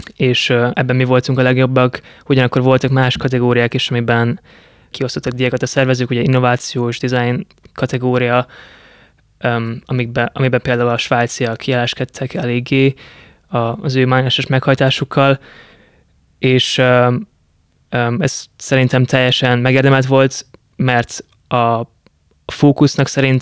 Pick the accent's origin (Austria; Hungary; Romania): Hungary; Miskolc, Borsod-Abaúj-Zemplén; moved away as an adult; Miskolcon születtem, ott nőttem fel. Az egész ott kezdődött, hogy általános iskolában én német-magyar kétszannyelvű iskolában jártam, tehát a német volt az első idegen nyelvem